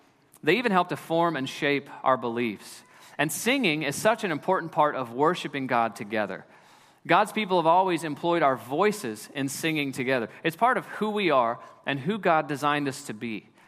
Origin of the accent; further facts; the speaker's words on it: the Ozarks, United States; Well, I grew up in the Ozarks learning to drive on those winding 55-mile-an-hour two-lane roads.